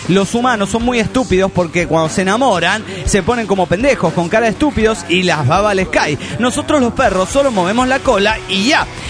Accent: León, Guanajuato, Mexico; de León, Guanajuato, México.

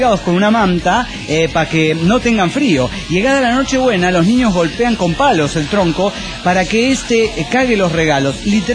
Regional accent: Chiapas, Mexico; accent: Chiapa de Corzo; Y yo, por ejemplo, soy de Chiapas y particularmente con acento chiapacorseño.

